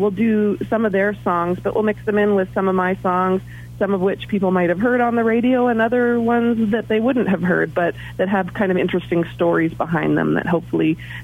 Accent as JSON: {"language": "English", "town": "Muskoka", "region": "Ontario", "country": "Canada", "tie": "born or raised there", "moved": "yes", "lives_now": "Nashville, United States", "said": "Well, originally I'm Canadian. I grew up in a place called Muskoka, Ontario, which was a few hours drive north of Toronto."}